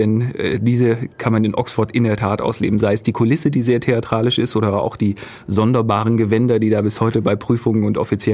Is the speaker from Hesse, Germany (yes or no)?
yes; Hesse, Germany; ich komme aus Nordhessen, insofern ist das allerdings nicht sehr häufig der Fall, weil 4 Stunden Fahrt